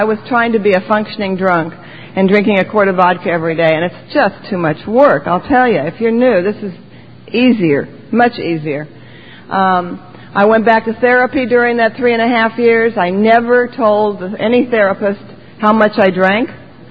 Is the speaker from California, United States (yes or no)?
yes; Los Angeles, California, United States; I'm born and raised in West L.A. I drank there. I couldn't move when I drank, so I couldn't go anywhere. I never got out of West Los Angeles.